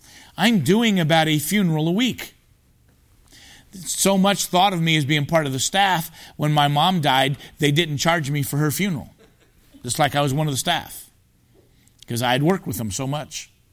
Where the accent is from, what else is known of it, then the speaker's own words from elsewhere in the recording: Indianapolis, Indiana, United States; He's from Indianapolis, like I'm from Indianapolis.